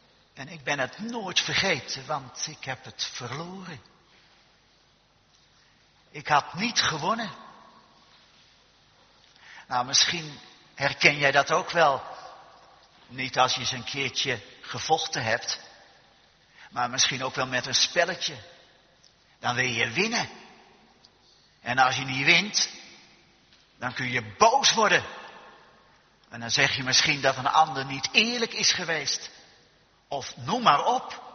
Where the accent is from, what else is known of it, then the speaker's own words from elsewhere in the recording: Westbroek, Utrecht, Netherlands; born there; En ik zie zelf nog dat ik op het schoolplein in Westbroek, waar ik geboren ben, ja, daar liep.